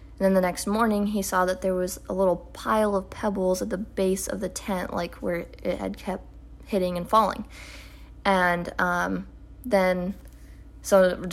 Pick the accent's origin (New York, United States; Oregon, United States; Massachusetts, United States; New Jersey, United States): Oregon, United States; I mean, we're from Oregon. I grew up watching the Bigfoot hunting TV show, and I absolutely loved it. We used to live on some forested acreage